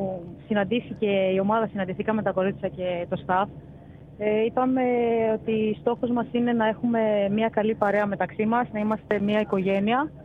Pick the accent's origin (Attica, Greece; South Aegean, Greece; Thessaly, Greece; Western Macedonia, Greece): Thessaly, Greece; Larissa; η οποία ήταν η ομάδα πιο κοντά στην πόλη μου, την οποία κατάγομαι από τη Λάρισα.